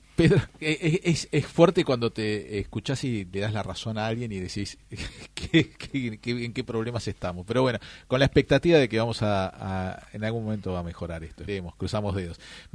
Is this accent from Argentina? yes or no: no; Catanzaro, Calabria, Italy; Soy de Catanzaro.